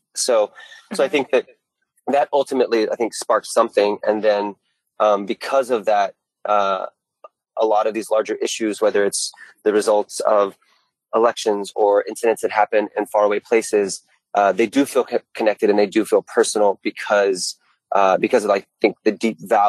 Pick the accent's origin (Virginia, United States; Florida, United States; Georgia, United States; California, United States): Georgia, United States; Well, I think that I grew up in the South. I grew up in Southeast Georgia